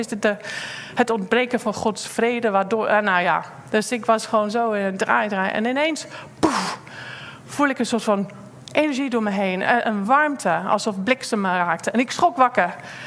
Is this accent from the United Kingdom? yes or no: yes; Poole, South West England, United Kingdom; Dutch is a second language; Ik kom uit Poole vandaan. Daar hebben Aad en ik ook bijna 5 jaar samen gewoond toen we net getrouwd waren.